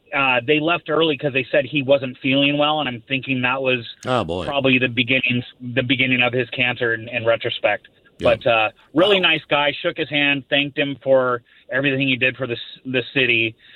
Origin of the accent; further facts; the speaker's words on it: Lake Forest Park, Washington, United States; So I'm from Lake Forest Park, and I'm getting older in years, and I couldn't remember if anybody famous is from there